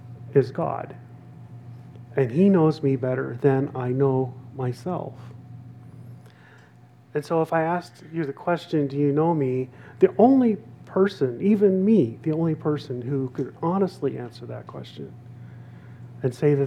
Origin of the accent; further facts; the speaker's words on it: Pasco, Washington, United States; now in Portland, United States; If you said I'm from Pasco, Washington, you would be correct, because that's where I grew up. That's my hometown, is Pasco, Washington.